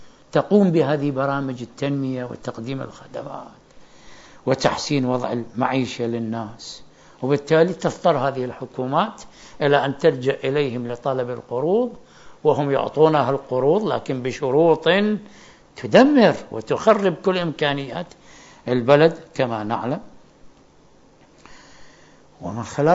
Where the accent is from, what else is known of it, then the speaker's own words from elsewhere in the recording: Najaf, Najaf Governorate, Iraq; احنا واحدنا سائذا اني مثل ابن النجف الدروح الى مدينة اخرى